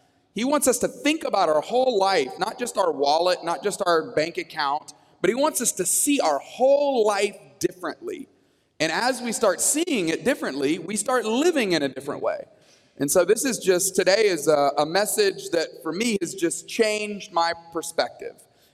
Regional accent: Tuscaloosa, Alabama, United States; But I grew up in a church. I grew up in Tuscaloosa, Alabama, and the church that I grew up in, I felt like they talked about money a lot.

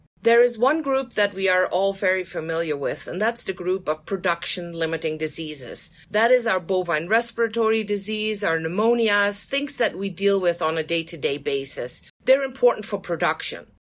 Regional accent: Netherlands; English is a second language; probably my accent gives it away from the Netherlands. So I practiced in the Netherlands in 1997.

